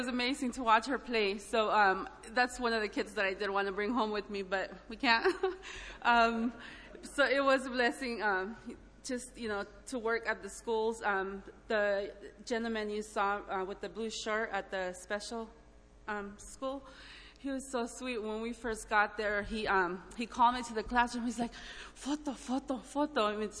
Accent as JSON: {"language": "English", "country": "El Salvador", "lives_now": "United States", "said": "I, as many of y'all know, I'm from El Salvador, so I truly feel blessed to live in this country"}